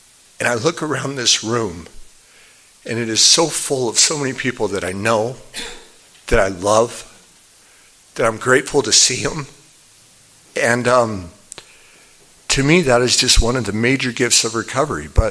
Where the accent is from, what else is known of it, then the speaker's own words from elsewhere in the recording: Farmington, United States; So in a general way, I was raised mostly in Farmington, oldest of six kids.